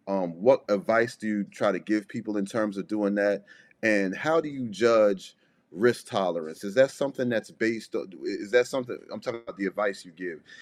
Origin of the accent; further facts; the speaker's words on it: Prince Frederick, Maryland, United States; I'm from Prince Frederick, Maryland.